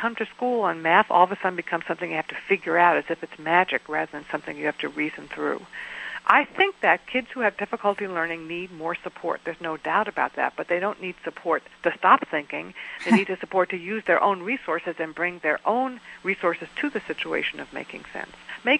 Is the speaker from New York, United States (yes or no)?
yes; New York City, New York, United States; I was lucky and had wonderful teachers growing up in New York City.